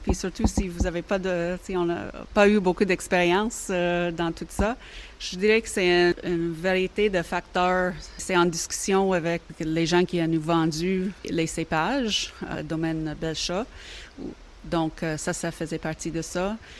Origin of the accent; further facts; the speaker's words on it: British Columbia, Canada; Oui, il y a du vin, mais étonnamment, quand j'étais jeune, il n'y avait pas beaucoup de vin, de vignobles dans cette région.